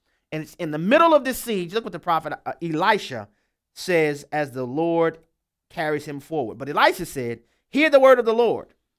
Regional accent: Louisiana, United States; to connect with people who are in Louisiana. Y'all know that's my home state.

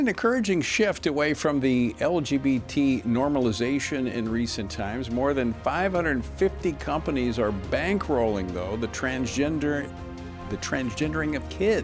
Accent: Louisiana, United States; So the twist in this particular case out of Cairn Crow, Louisiana, which is back in my home state of Louisiana

